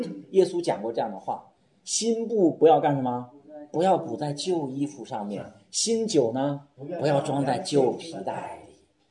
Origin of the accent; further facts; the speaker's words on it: China; 我们中国人的习惯以为说结婚的时候才戴戒指